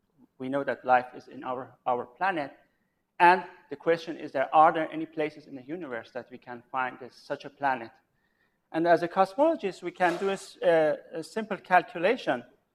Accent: Tabriz, East Azerbaijan, Iran; the people that did that died near my hometown Tabriz in 2 consecutive earthquakes

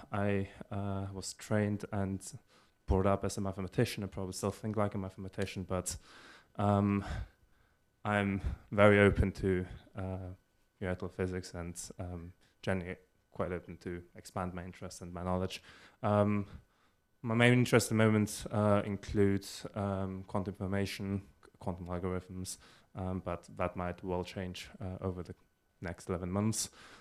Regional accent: Austria; English is a second language; also born or lived in Cambridge, United Kingdom; I'm originally from Austria, as you can probably all guess from my looks. And I spent my last 4 years doing my undergrad in Cambridge in the UK.

